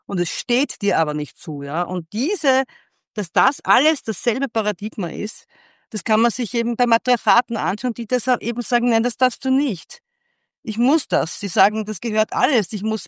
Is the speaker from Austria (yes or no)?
yes; Austria; bei uns in Österreich